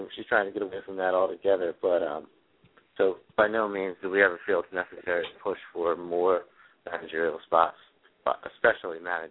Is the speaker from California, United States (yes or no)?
no; Bristolboro, Pennsylvania, United States; when we did a charity event in my hometown of Bristolboro, Pennsylvania.